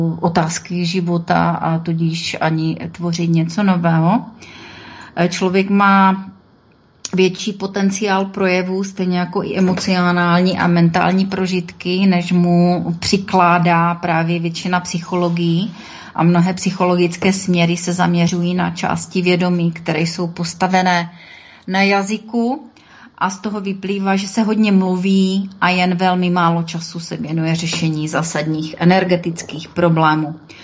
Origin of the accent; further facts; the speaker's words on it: Moravia, Czechia; Já jsem Moravačka.